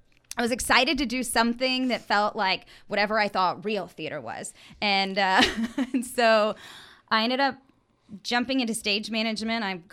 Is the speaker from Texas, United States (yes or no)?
yes; McAllen, Texas, United States; I grew up, obviously, I grew up in McAllen.